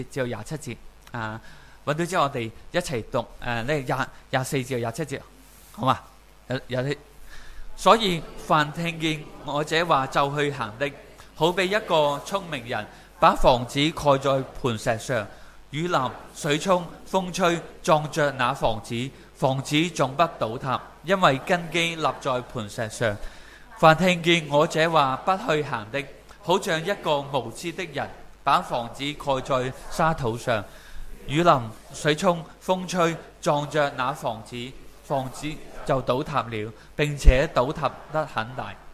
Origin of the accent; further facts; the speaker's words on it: Hong Kong; 即系我哋香港人咧就拣地，拣咩地咧？你要住边啊？